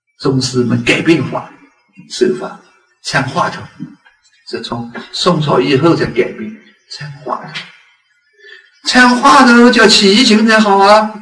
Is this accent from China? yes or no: yes; China; 就像我们中国人说成千上万呢